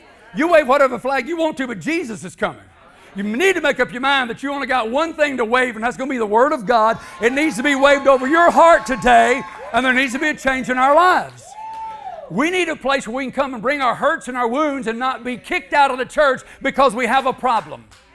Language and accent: English; Arkansas, United States; I'm 64 years old. I was brought up in Arkansas. On a plantation called Kokomo. You can Google it up. It comes up, but there's nothing there but land in the Mississippi Delta. I was a kid there, brought up there.